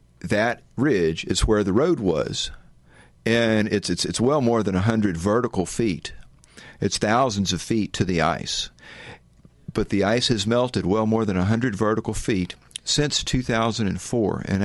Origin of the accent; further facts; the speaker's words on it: Texas, United States; Maybe the beach. I grew up on the Texas coast.